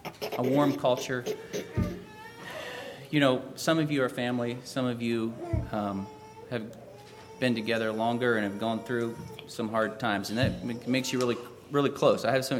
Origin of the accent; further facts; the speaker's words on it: Virginia, United States; also born or lived in Ephrata, Pennsylvania / Tennessee; I was born in Pennsylvania and then lived in Tennessee a bit, but then moved to Virginia around 10. I turned 10 in Virginia, and that's where it feels like I grew up.